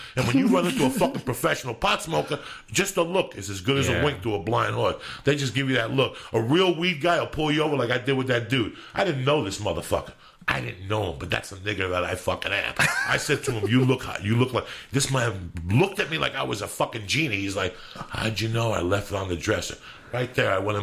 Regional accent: Cuba; moved away; This is from the time I came from Cuba to me finding

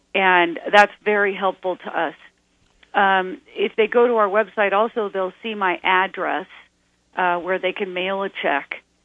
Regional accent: California, United States; And I grew up in California where I never would even have wondered about this kind of thing

